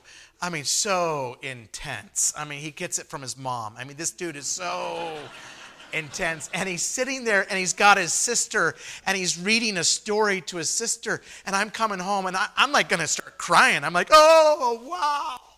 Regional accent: Idaho, United States; I'm from Idaho. I grew up in Idaho.

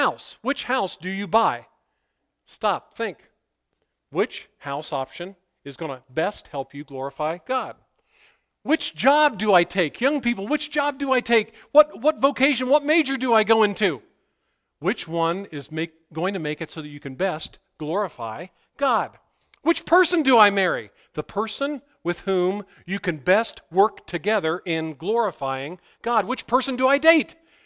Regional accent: Ohio, United States; Where I grew up in Meigs County, Ohio

